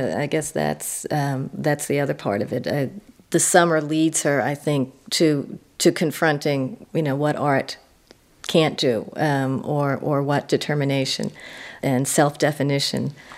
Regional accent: New York, United States; And, you know, growing up on Long Island, you grow up with that terrible bias that there are other cities in the world, but not really.

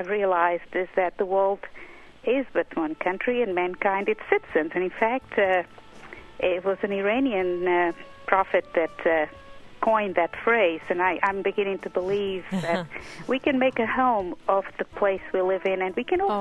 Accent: Guinea-Bissau; English is a second language; moved away as an adult; also born or lived in England / France; now in Norman, United States; I'm from originally from Guinea-Bissau, and I've also been, I could say, in exile for 3 decades now. I lived in Europe, lived in England, France, and I now live in the United States. I've been here for 20 years.

